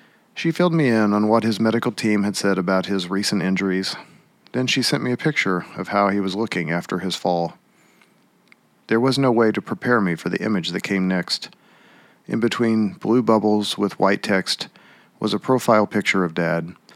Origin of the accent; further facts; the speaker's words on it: Baxter Springs, Kansas, United States; My family lived in Kansas City, 3 hours away from my hometown of Baxter Springs, Kansas.